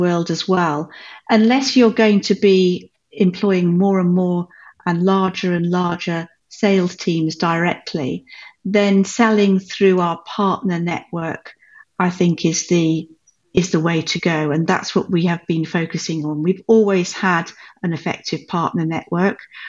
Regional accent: Worcester, West Midlands, United Kingdom; the time I was 11, I'd lived in seven counties. So I'm never really quite sure what to say. I tend to say the Midlands because I went to school in Worcester. So I'm from the Midlands, basically, yeah. But I've lived all over the UK.

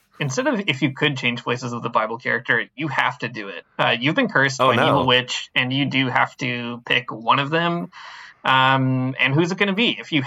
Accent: Chicago, Illinois, United States; now in Canada; it feels like visiting a different country instead of my home country. I've been in Canada long enough now that it feels exotic, even though I've been to Chicago a bunch of times.

